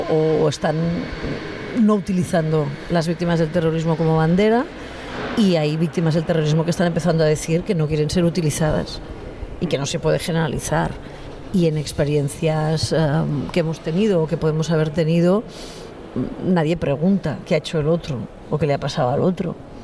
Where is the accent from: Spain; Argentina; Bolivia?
Spain; Catalonia; Yo voy a decir que no soy vasca, que soy catalana.